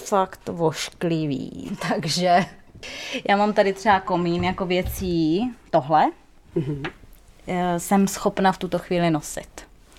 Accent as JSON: {"language": "Czech", "region": "Moravia", "country": "Czechia", "said": "až pojedu autem zpátky do Prahy, protože já pocházím z Moravy."}